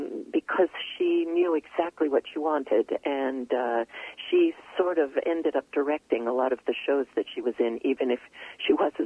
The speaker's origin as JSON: {"language": "English", "town": "Halifax", "region": "Nova Scotia", "country": "Canada", "tie": "born or raised there", "said": "Well, I grew up in Halifax"}